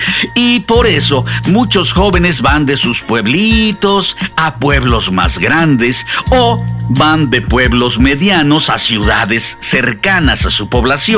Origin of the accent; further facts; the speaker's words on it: Mexico City, Mexico; now in Hollywood, United States; Yo soy chilango y dejé la comodidad de mi hogar y de mi ciudad y a mis amistades y familiares para irme hace 30 años a Hollywood.